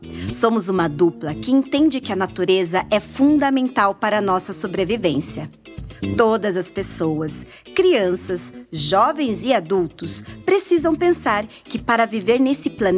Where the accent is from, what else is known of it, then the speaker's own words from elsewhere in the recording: Brazil; Meu nome é árabe, mas eu sou brasileira e moro em Curitiba.